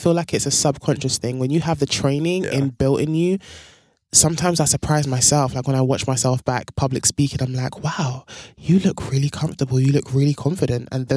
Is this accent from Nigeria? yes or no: yes; Nigeria; now in London, United Kingdom; And I'm originally Nigerian, but I'm based in London in the UK. And I'm here in New York on a press run